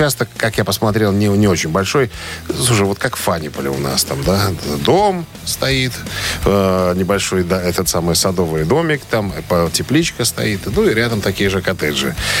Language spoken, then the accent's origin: Russian; Pskov, Pskov Oblast, Russia; Мы из Пскова.